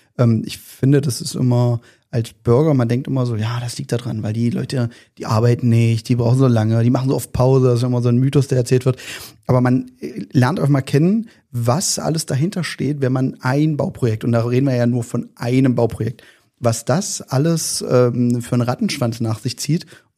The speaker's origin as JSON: {"language": "German", "town": "Magdeburg", "region": "Saxony-Anhalt", "country": "Germany", "said": "ich als Magdeburger"}